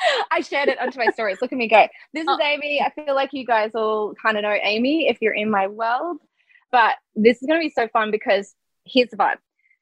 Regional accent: Noosa, Queensland, Australia; And nobody else gets born in, nobody else can say, hey, I was born in Noosa. Very few.

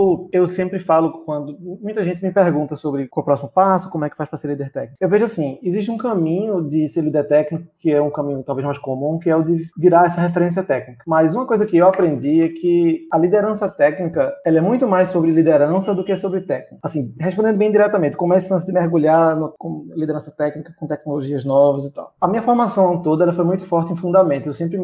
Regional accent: Recife, Pernambuco, Brazil; eu sou daqui de Recife, nascido e criado aqui, estudei na Federal de Pernambuco aqui, no Centro de Informática.

